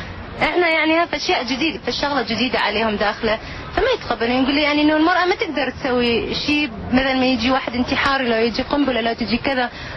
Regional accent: Iraq; احنا كعراقيين فتشي صعب

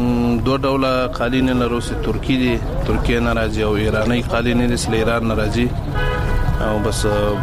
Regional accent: Logar, Afghanistan; زه د لوګر ولایت اوسیدونکی یم

